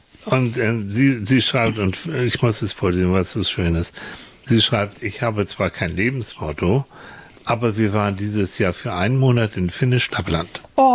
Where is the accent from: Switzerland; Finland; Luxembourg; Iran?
Finland; Leute, ich komme aus Finnland, ich komme vom Land.